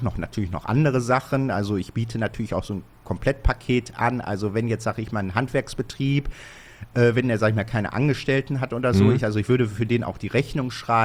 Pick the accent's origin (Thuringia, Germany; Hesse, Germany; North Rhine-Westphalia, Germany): North Rhine-Westphalia, Germany; Bottrop; Ich bin Urbautropper. Ich bin Bottrop geboren.